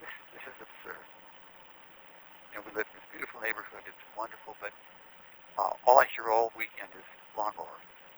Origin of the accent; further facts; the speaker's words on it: Oneonta, New York, United States; I grew up in upstate New York.